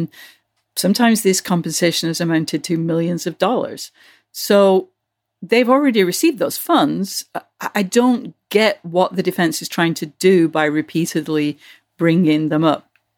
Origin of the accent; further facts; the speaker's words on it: United Kingdom; moved away; when I was growing up in Britain